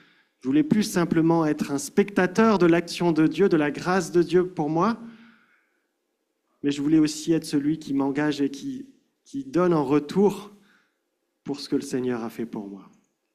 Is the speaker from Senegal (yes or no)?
no; France; nous, on est des Français du 21e siècle